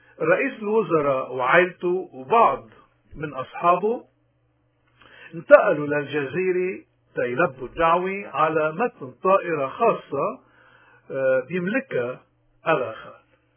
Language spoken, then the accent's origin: Arabic; Lebanon; now in Canada; طيب هوني واحد يعني كلبناني مقيم بكندا وبيقارن شو اللي عم بيصير بكندا وشو اللي عم بيصير بلبنان